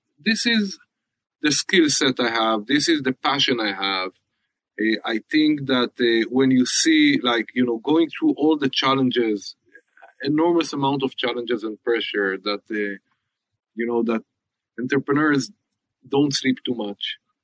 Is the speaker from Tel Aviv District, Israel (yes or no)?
no; Haifa, Haifa District, Israel; I'm from Haifa.